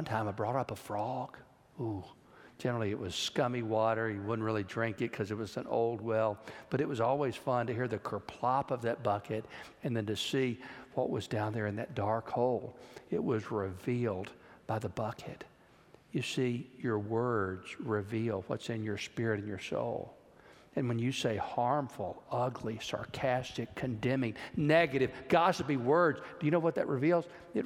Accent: Georgetown, Texas, United States; That's where my dad grew up. I was from Georgetown, and Johnson City was where my grandmother lived.

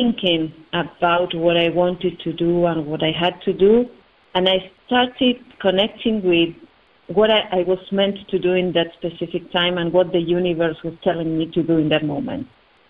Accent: Argentina; I am from Argentina. It's a long way from where you are.

